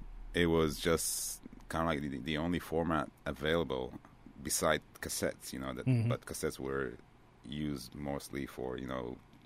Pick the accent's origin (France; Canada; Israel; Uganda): Israel; moved away as an adult; now in New York, United States; I come from Israel. Like, I lived all my life in Israel.